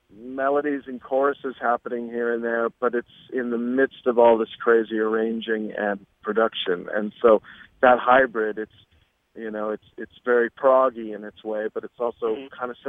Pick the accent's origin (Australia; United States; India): United States; Las Vegas, Nevada; when I grew up in Vegas, it was such a different town, and that era is gone